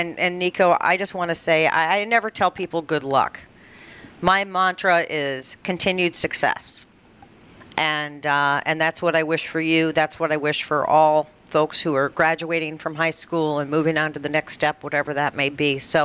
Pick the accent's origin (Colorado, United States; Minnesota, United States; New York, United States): Colorado, United States; I grew up in Colorado and you could.